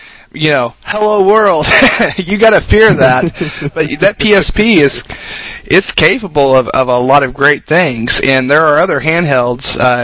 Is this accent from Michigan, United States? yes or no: no; Texas, United States; I'm in another state. You know, Oklahoma. I came from Texas, got my, you know, driver's license in, you know, it's Texas.